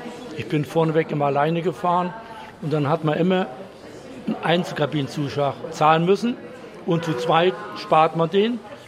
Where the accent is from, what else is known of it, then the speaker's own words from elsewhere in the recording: Chemnitz, Saxony, Germany; ich komme aus Chemnitz und bin auch schon etliche Jahre Rentner.